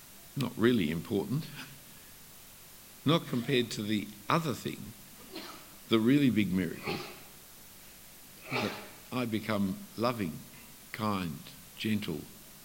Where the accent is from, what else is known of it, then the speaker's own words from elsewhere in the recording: Australia; Of course I have. I'm an Australian over the age of 40.